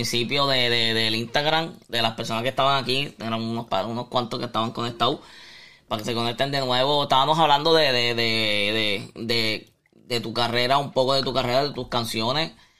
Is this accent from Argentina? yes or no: no; Puerto Rico; mi niño es dominicano, tiene raíces, su mamá es dominicana, yo soy de Puerto Rico, pero su mamá es dominicana, me identifico un poco porque mi niño tiene raíces del Cibao.